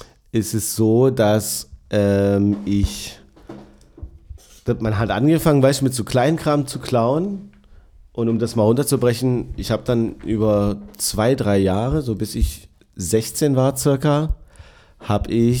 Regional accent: Dessau, Saxony-Anhalt, Germany; also ich bin ja schon ein bisschen eine ältere Generation. Und ich bin ja geboren in Dessau, Sachsen-Anhalt.

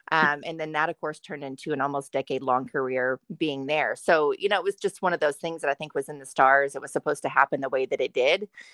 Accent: Texas, United States; moved away as an adult; now in Canada; I am from the South. That's right. Yeah, most of my life spent in Texas.

